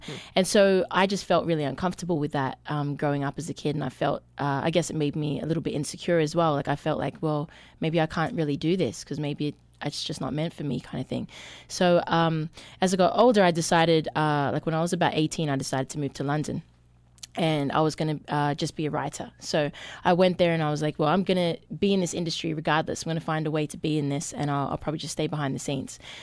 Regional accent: Australia; when I was younger growing up in Australia

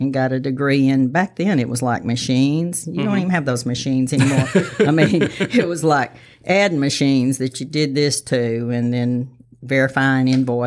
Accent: Sarepta, Louisiana, United States; But Daddy had a feed store over there, and so I was here all my life.

